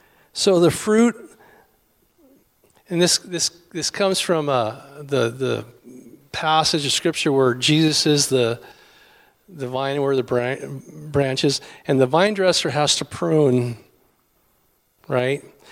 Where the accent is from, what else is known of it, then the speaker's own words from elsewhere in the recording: Tri-Cities, United States; I'm from the Tri-Cities, and I pastor at a little dinky church up there